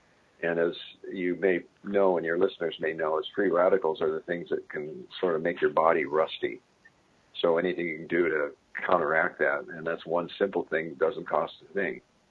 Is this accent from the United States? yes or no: yes; Iowa, United States; And I'm from Iowa, you know, so... there's a country boy in here somewhere